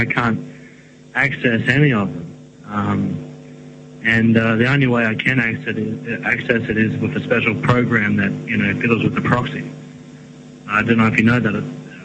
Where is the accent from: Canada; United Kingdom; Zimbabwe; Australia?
Australia; Well, I'm actually an Australian myself